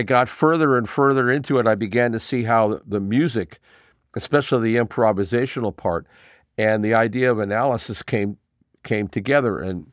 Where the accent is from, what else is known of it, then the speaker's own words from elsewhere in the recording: Mexico; So that was kind of cool because I grew up in Mexico.